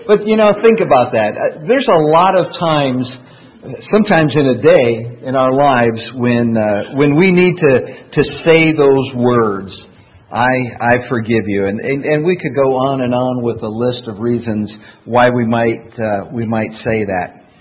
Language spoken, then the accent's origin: English; Rochester, United States; But I get the privilege tonight of preaching in Rochester, my hometown, so I'm excited about that, looking forward to that.